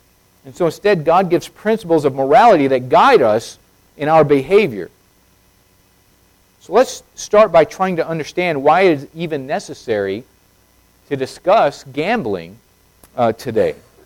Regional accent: Tucson, Arizona, United States; I remember growing up in Tucson, I always heard on the radio, you can't win if you don't play.

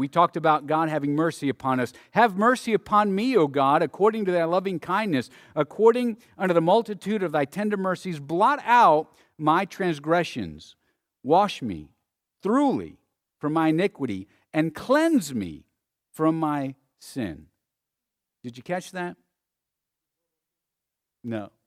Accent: Tucson, Arizona, United States; Now, I grew up in Tucson. We didn't have a lot of hogs, but we didn't have any at my house.

